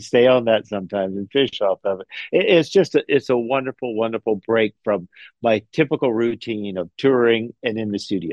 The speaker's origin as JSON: {"language": "English", "region": "Florida", "country": "United States", "tie": "born or raised there", "said": "I grew up in Florida dodging hurricanes my whole life, so I can empathize with you."}